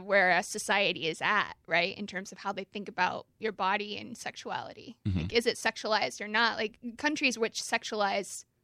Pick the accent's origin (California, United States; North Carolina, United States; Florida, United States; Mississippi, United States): California, United States; In a sort of rural area outside of Sacramento.